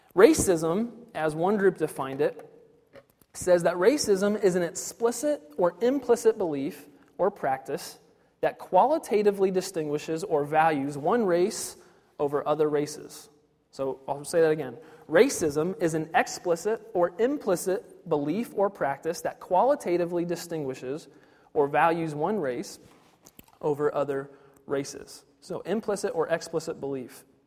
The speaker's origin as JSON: {"language": "English", "town": "Ashland", "region": "Ohio", "country": "United States", "tie": "born or raised there", "said": "So grew up in Ashland, Ohio. Grew up on a farm there. We raised beef cattle. I showed hogs and steers at the county fair."}